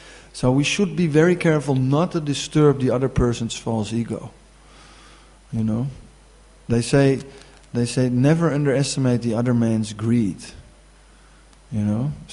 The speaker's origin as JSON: {"language": "English", "town": "Amsterdam", "region": "North Holland", "country": "Netherlands", "said": "I'm very bad at it because I'm from Amsterdam"}